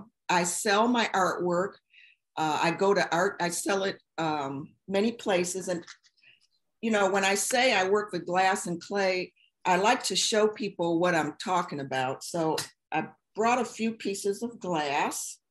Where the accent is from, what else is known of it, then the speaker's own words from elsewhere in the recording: Buffalo, New York, United States; I'm from Buffalo, New York, just like you.